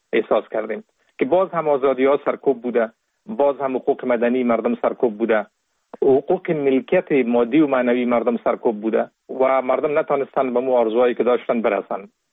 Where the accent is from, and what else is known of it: Kabul, Afghanistan; born there